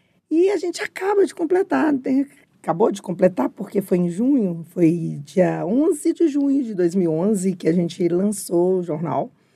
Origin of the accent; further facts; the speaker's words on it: Conceição do Mato Dentro, Minas Gerais, Brazil; porque o jornal é em Conceição do Mato Dentro, a minha terra natal querida.